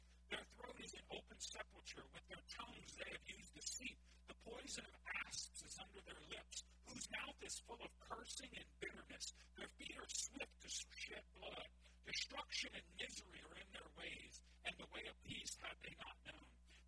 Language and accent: English; Louisiana, United States; Now, I'm a Cajun, and most of you are as well.